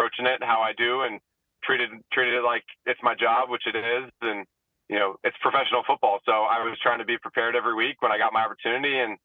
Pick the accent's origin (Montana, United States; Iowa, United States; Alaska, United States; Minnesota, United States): Iowa, United States; Des Moines; I'm from the Des Moines area, so Drake is in Des Moines, Iowa.